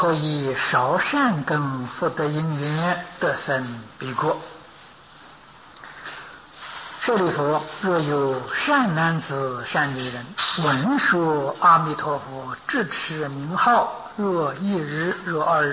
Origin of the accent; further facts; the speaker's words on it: China; 我们中国人讲福气，有福气很多啊